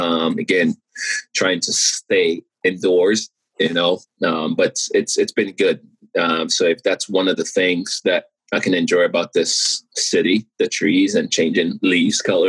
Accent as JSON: {"language": "English", "country": "Sierra Leone", "tie": "born or raised there", "said": "You know, I'm born and raised in Sierra Leone and people are always, why are you always in a cold, you know, state?"}